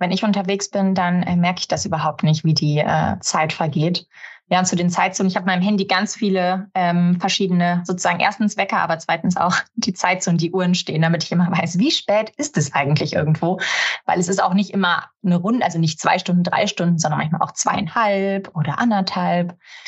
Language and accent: German; Nordhorn, Lower Saxony, Germany; bei uns in Nordhorn, habe da so das erste Mal Radio gemacht.